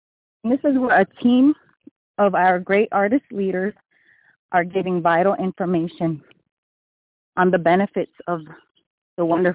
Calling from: Snellville, Georgia, United States; I'm calling from Snellville, Georgia today.

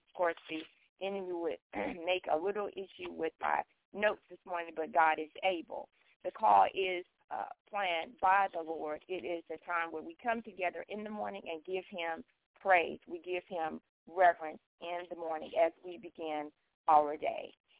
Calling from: South Carolina, United States; I am calling from South Carolina, and I will be your hostess for today.

